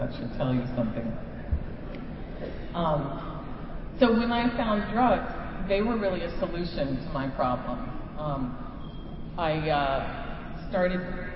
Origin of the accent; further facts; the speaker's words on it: Potomac, Maryland, United States; I grew up in Potomac, Maryland, so I don't have a really badass using story. I'm a white girl from the suburbs.